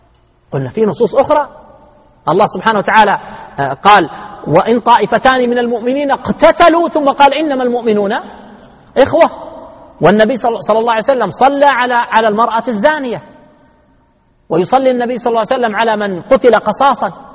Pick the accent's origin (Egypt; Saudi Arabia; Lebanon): Saudi Arabia; Al-Qassim; أنا لحقت يعني في عندنا في القصيم إذا جاءتهم عزيمة كبيرة